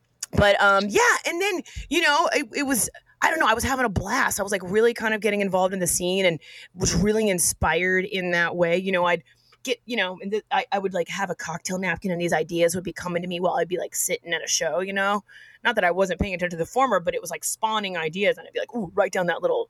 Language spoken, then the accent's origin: English; Austin, Texas, United States; I'm from Austin, Texas originally. And I was back in Austin for a summer doing Shakespeare in the Park